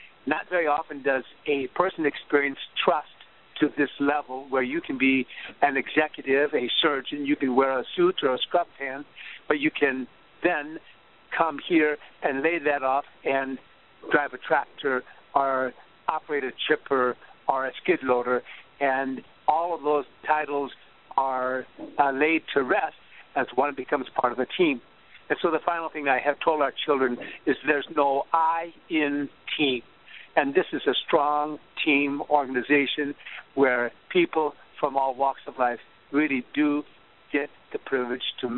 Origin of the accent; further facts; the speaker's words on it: St. Cloud, Minnesota, United States; from St. Cloud, Minnesota.